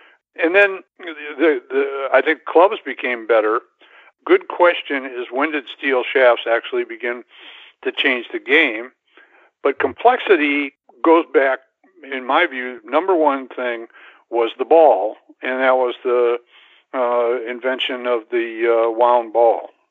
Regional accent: Jackson, Michigan, United States; born or raised there

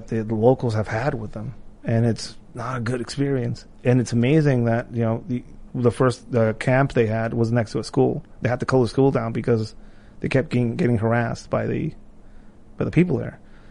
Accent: Tijuana, Baja California, Mexico; for somebody like me, growing up in Tijuana, either it was going into work for a call center

